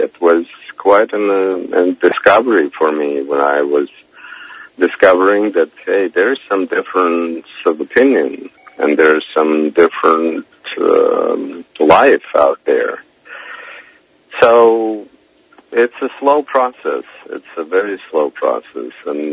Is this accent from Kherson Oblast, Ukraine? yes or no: no; Kyiv, Ukraine; So I was born and raised in Kiev.